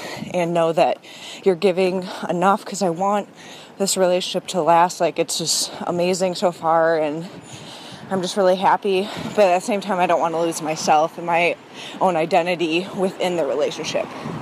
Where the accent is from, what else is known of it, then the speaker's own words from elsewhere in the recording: Minneapolis, Minnesota, United States; I'm 25 and I'm from Minneapolis. I live in Minneapolis.